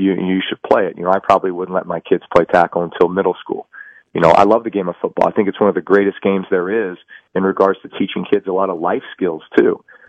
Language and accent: English; Austin, Texas, United States; he's from close to where I'm from. I'm from Austin.